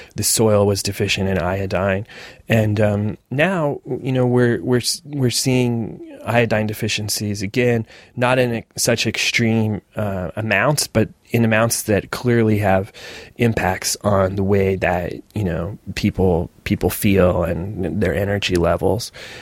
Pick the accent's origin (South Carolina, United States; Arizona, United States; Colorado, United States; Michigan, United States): Arizona, United States; Sedona; I'm from Sedona, Arizona, and it was the first fast food place in our town.